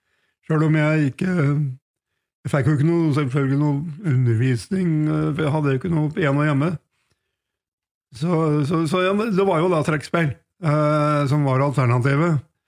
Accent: Hunndalen, Innlandet, Norway; jeg har jo da Vaselina Museet oppe I Hunndalen, der jeg kommer fra.

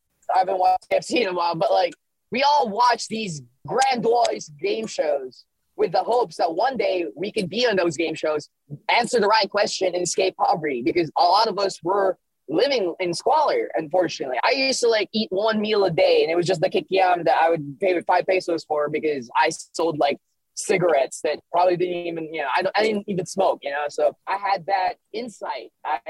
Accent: Philippines; it wasn't that I wasn't proud of being Filipino, but I grew up in the Philippines where being Filipino was kind of frowned upon.

